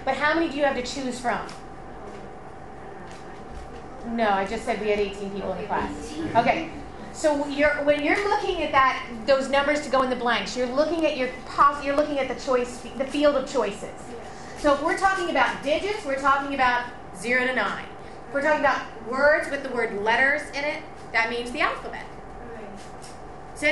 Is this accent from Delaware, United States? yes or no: yes; Delaware, United States; now in New Jersey, United States; When I was growing up in Delaware, there was one area code, 302. That was it. In New Jersey, when I first moved here, there were three area codes.